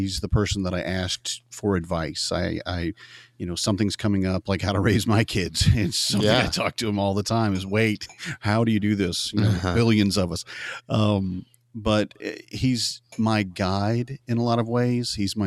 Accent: Atlanta, Georgia, United States; I'm a stay-at-home dad. I've got four kids, ages 10 to 2.5. I'm from Atlanta, Georgia, lived in Georgia basically my entire life.

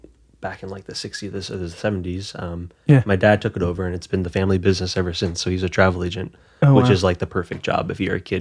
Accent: Quantico, Virginia, United States; also born or lived in Livingston, United States; Born in Livingston, New Jersey. There's a hospital down there, but I didn't really grow up there. I grew up in Quantico all my life.

